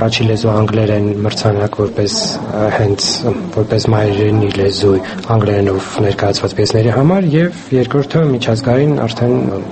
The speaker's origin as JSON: {"language": "Armenian", "country": "Armenia", "tie": "born or raised there", "said": "Հայաստանում ունեցել ենք այդ բարիավանդույթները անռեյ ռադիոյի եւ իմ մանկության ժամանակ եմ ես հիշում"}